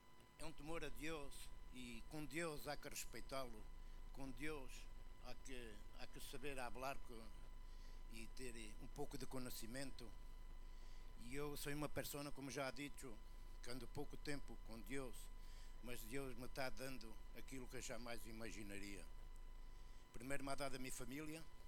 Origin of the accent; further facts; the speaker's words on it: Lisbon, Portugal; now in Porto, Portugal; Sou de Lisboa, mas vim para o Porto, atirado aí.